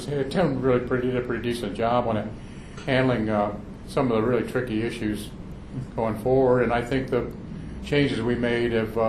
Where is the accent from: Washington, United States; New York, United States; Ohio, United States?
Ohio, United States; Findlay; Marathon Oil Company, which is in my hometown, the largest employer mm-hmm. In my hometown.